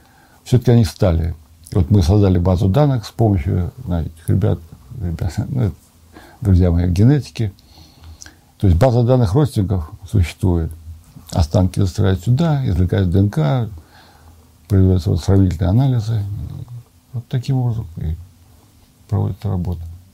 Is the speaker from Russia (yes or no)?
yes; Volga region, Russia; born there; Тем более я родился на Волге, там, где у нас в поселке половина татар было. У меня половина друзей там татары, чуваши, мордва.